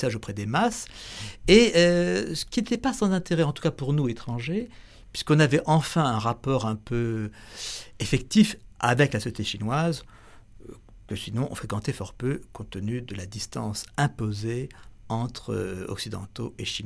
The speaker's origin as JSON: {"language": "French", "country": "France", "tie": "born or raised there", "also_born_or_lived": "China", "said": "moi qui ai fait assez peu de travaux manuels en France, dans mon enfance ou dans ma jeunesse"}